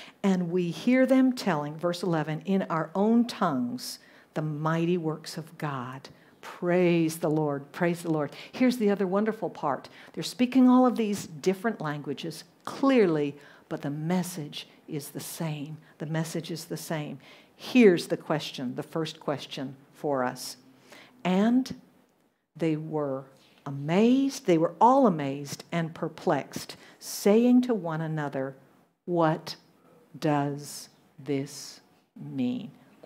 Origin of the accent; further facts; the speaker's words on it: the South, United States; accent: Southern; you know that I'm from the South in the U.S., and you may not be able to tell it, but I can tell you any American would listen to me and they would say, you're a Southerner